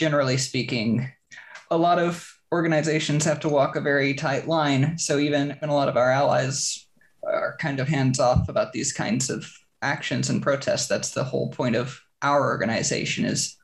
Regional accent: Texas, United States; I grew up trans in Texas in a really small county. My hometown was population 425.

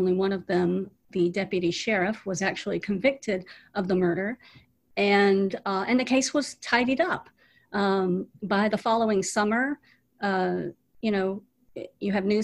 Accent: Georgia, United States; So I grew up on the Georgia side, just a couple of hours south of there.

